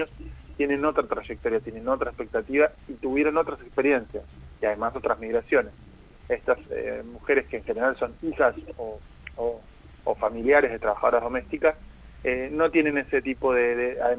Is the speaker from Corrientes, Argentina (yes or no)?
yes; Corrientes, Argentina; en la ciudad de Corrientes. Además soy de Corrientes.